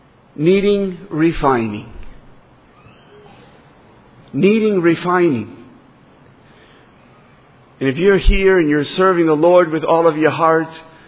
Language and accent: English; Ohio, United States; from Ohio.